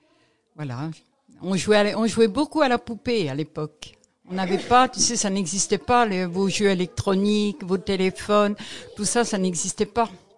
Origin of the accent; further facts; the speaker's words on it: Normandy, France; Et donc moi je suis née tout près de Sainte-Mère-Église à 40 kilomètres, donc toute mon enfance, on m'a parlé que de ça.